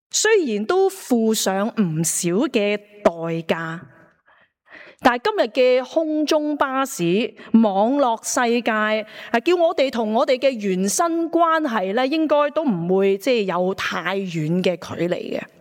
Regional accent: Hong Kong; 我哋香港人咧，多数小康之家，未必好明白大家族啊

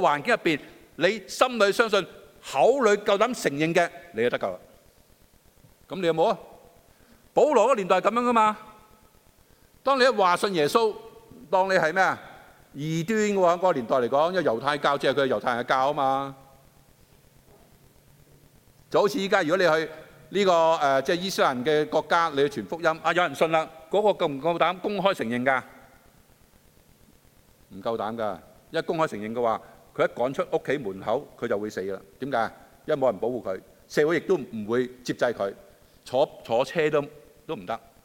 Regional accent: China; 好啦，我哋中國人都講啦

